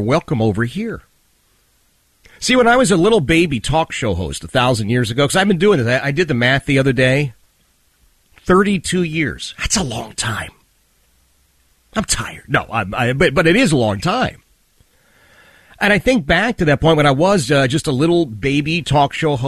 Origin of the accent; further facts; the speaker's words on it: Philadelphia, Pennsylvania, United States; But certainly as I was a kid growing up in the Oxford Circle section of Philadelphia, blue collar, working class.